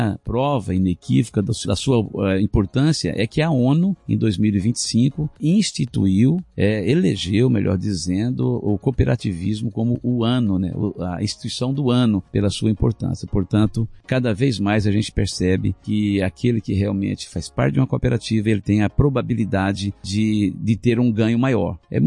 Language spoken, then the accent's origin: Portuguese; Mato Grosso do Sul, Brazil; Eu sou sul-mato-grossense, eu sou cooperado